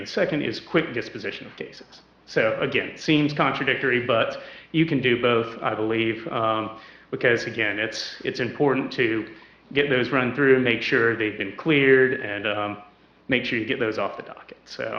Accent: Mount Pleasant, South Carolina, United States; I am. I was born and raised here in Mount Pleasant. Was proud to say that I went to Wando High School.

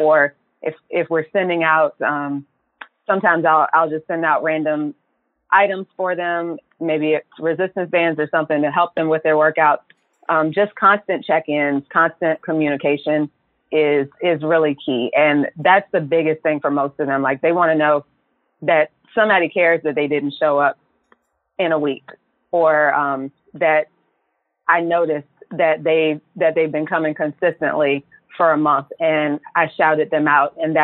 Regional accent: Virginia, United States; Right now, heavily growing in Virginia and DC, which I'm from Virginia.

